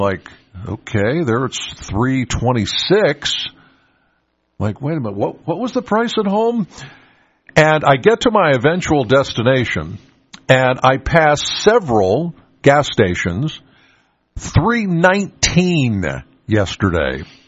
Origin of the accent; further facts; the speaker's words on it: Pennsylvania, United States; And I grew up in York County, and so I took 322, obviously, to Harrisburg